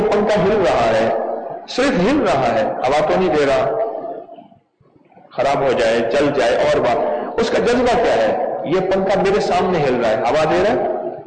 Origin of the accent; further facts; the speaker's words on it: Pakistan; میں نے کہا میں پاکستان سے ہوں.